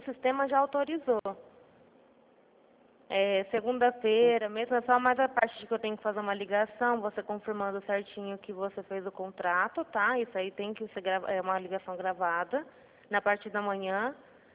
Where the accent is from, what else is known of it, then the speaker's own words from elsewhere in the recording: Penápolis, São Paulo, Brazil; Por coincidência, eu sou de Penápolis também.